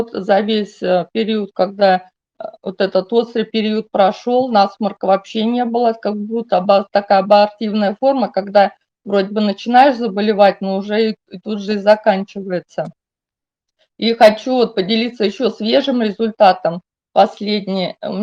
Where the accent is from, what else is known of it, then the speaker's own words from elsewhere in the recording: Moscow, Russia; я из Москвы.